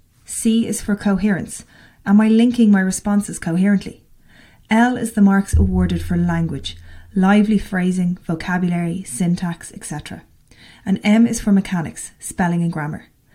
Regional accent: Dublin, Leinster, Ireland; I'm an English teacher from Dublin

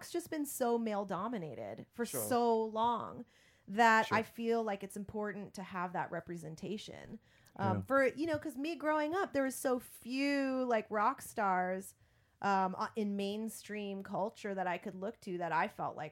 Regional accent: United States; as like an Asian woman, mixed race woman growing up in America

